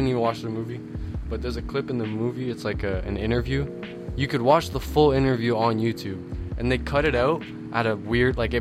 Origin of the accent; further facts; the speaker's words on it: Canada; I'm glad I'm a Canadian, though.